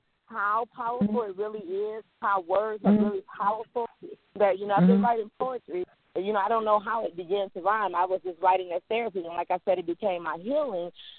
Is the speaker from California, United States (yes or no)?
no; Saginaw, Michigan, United States; And I have to add that I'm from Saginaw, Michigan, which is a small town.